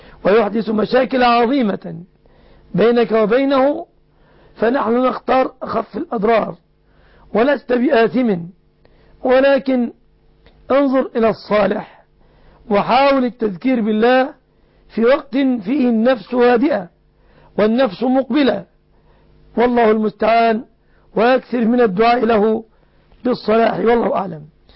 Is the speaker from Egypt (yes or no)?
yes; Egypt; في بلادنا مصر